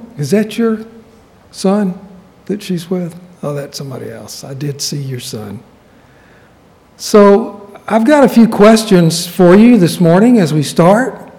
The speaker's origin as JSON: {"language": "English", "region": "Alabama", "country": "United States", "said": "I'm from Alabama, by the way."}